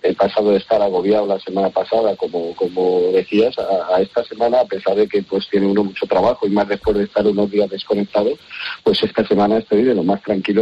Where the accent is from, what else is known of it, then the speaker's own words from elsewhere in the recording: Spain; Yo soy como muchos españoles